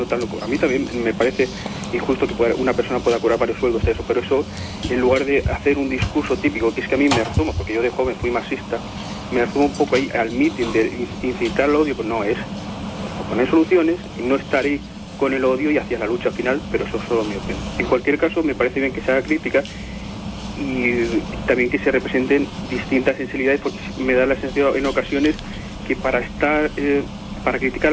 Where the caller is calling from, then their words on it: Barcelona, Catalonia, Spain; del Clot.